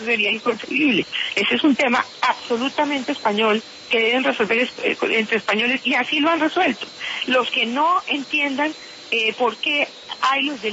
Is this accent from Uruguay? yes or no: no; Colombia; Somos los colombianos los que hemos lidiado tantos años con eso y hemos sido sus víctimas